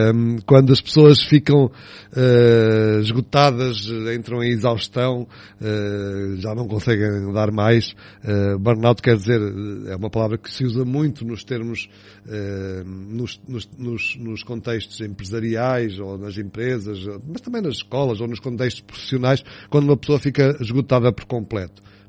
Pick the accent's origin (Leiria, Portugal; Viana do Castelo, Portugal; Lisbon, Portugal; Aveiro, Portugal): Aveiro, Portugal; Estarreja; eu cresci em Estarreja